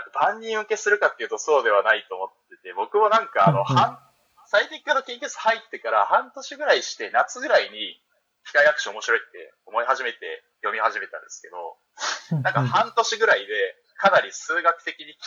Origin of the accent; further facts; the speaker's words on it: Ehime, Japan; 僕出身は愛媛です。